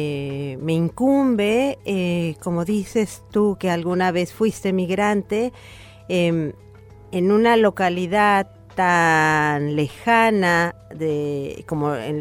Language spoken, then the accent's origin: Spanish; Mexico; moved away as an adult; now in Río Gallegos, Argentina; yo vengo de México y la causa por la que vine acá fue porque, bueno, mi pareja es argentino, radica acá en Río Gallegos, en la Patagonia.